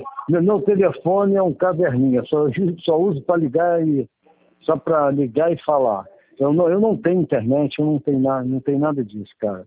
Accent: Rio de Janeiro, Brazil; Eu sou do Rio, eu moro e trabalho aqui, mas eu sou do Rio.

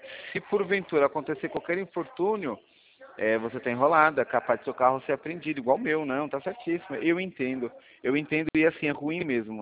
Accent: São Paulo, Brazil; Sim, sou paulista, exatamente

